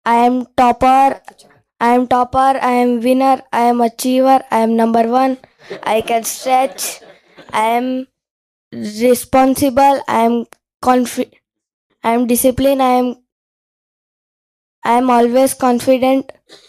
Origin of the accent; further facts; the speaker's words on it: Surat, Gujarat, India; मैं सूरत से हूँ, मैं थर्ड स्टैंडर्ड में पढ़ता हूँ।